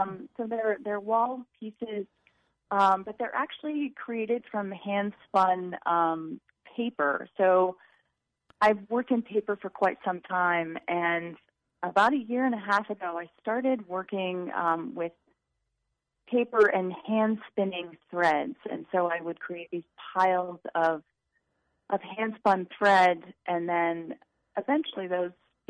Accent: Iowa, United States; The first thing that really comes to mind is I grew up in Iowa

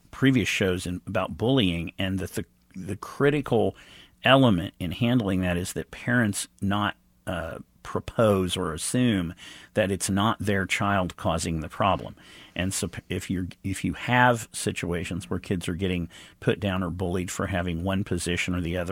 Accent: Kansas, United States; and I grew up in Western Kansas, no redder place than

